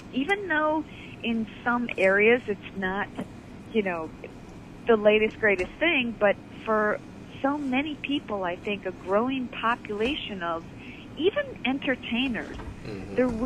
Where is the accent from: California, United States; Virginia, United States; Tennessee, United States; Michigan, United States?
Michigan, United States; that's only because we're from Michigan.